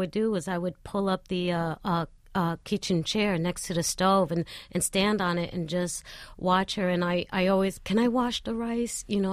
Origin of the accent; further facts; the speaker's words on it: Aguadilla, Puerto Rico; especially in my hometown is Aguadilla, so it's right on the beach.